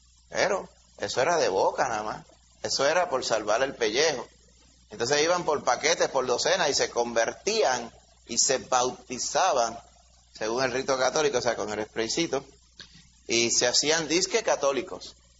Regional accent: Puerto Rico; Es todo lo contrario a lo que a veces nosotros quizás como boricuas pensaríamos.

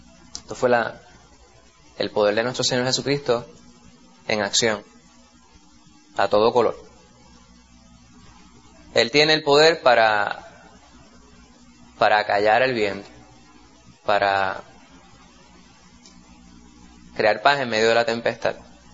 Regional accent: Puerto Rico; A veces nosotros somos los puertorriqueños, hablamos de manera bien poética, ¿verdad?

